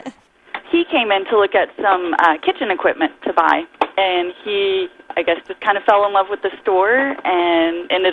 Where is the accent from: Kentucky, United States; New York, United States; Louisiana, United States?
Louisiana, United States; Lafayette; Well, I'm from Lafayette. I grew up here, went to high school here. I spent about a year in Colorado going to college.